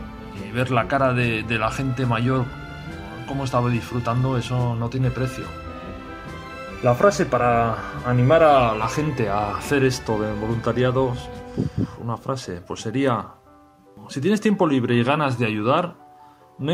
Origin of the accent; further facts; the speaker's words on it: Getxo, Basque Country, Spain; moved away as an adult; now in Valencia, Spain; tengo 54 años. Vengo de Guecho, Vizcaya, y hace ya 22 años que vivo en Valencia. Y me vine aquí por motivos de trabajo.